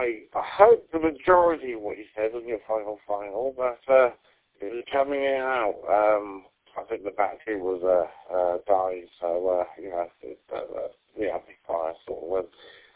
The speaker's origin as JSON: {"language": "English", "country": "United Kingdom", "said": "we've got to keep in it because we are British."}